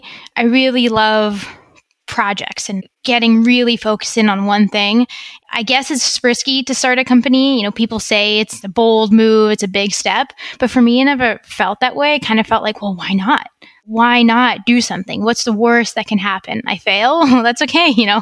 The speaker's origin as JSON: {"language": "English", "country": "Belarus", "said": "I'm actually originally from Belarus. So that's one of the four countries that I've lived in."}